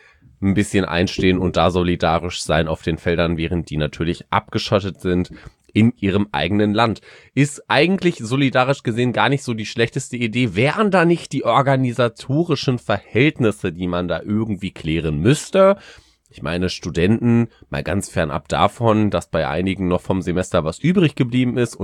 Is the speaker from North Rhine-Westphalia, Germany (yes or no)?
yes; Paderborn, North Rhine-Westphalia, Germany; Ich komme ja aus Paderborn, das ist eine riesige Uni, was Lehramt angeht